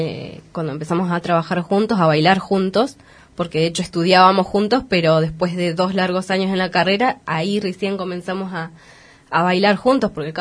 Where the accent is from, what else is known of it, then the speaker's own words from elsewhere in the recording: Esquel, Chubut, Argentina; No, yo soy nacida y criada aquí en Esquel.